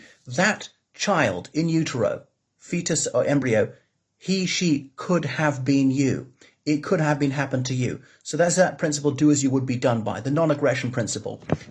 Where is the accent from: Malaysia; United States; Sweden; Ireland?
Ireland; from Ireland.